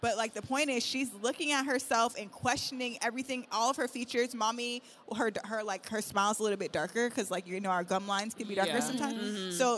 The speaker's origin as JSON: {"language": "English", "country": "Jamaica", "said": "I went for the first time on vacation with my family to Jamaica. We're Jamaican."}